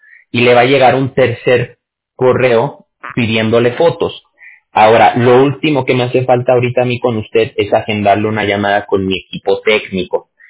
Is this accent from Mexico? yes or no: yes; Mexico; Yo soy mexicano. Yo tengo unas ganas de regresar a México, de verdad.